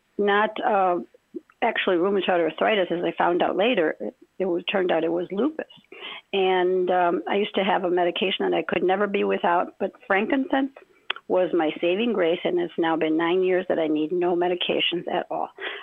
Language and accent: English; Chicago, Illinois, United States; also born or lived in Ecuador; now in Venice, United States; I was born in Ecuador in South America, and at 2 years old, we moved and settled in Chicago, which is where I grew up and became a bilingual elementary teacher.